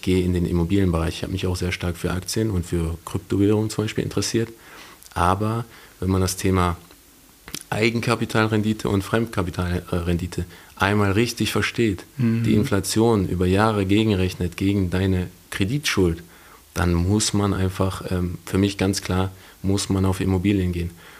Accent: Wuppertal, North Rhine-Westphalia, Germany; born there; now in Düsseldorf, Germany; ansonsten bin ich gebürtiger Wuppertaler hier aus der Region.

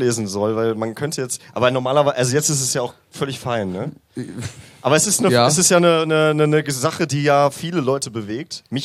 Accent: Germany; Wir kommen halt aus dem Westen

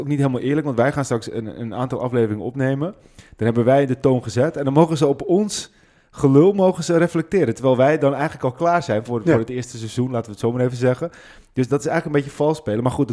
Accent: Hem, North Holland, Netherlands; Ik zeg altijd, ik kom oorspronkelijk uit Hem. Maar ik woon nu in Zwaag.

